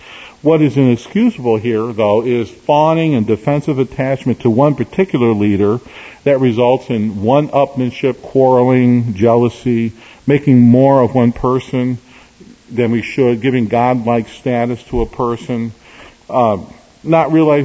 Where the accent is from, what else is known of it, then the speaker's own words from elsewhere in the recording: Chicago, Illinois, United States; also born or lived in Hammond, Indiana; Now, as a younger man, I grew up near Hammond, Indiana. I grew up in Chicago on the south side with Saved Market Manor Baptist Church, the city church at 60th in California.